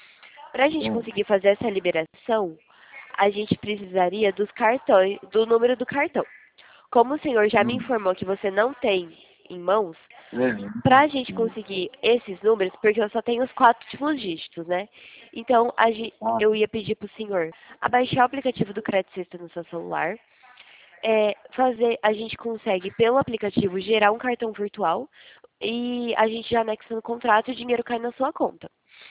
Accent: São Paulo, Brazil; Não, eu sou de São Paulo.

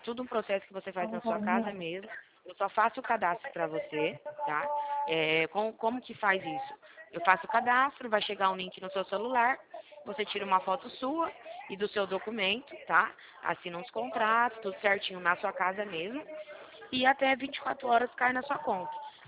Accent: Presidente Prudente, São Paulo, Brazil; Sou de Presidente Prudente.

